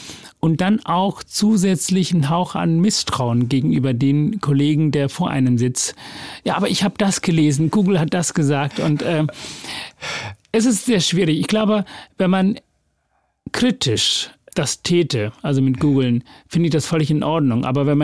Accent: Hamburg, Germany; So habe ich das empfunden und ich darf ja als Hamburger das erlauben zu sagen.

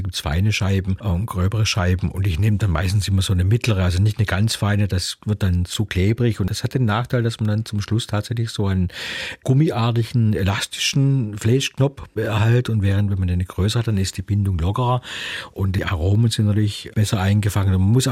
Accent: Baden-Württemberg, Germany; Gut, die Leberknäpfle kannte ich natürlich als Schwabe wiederum.

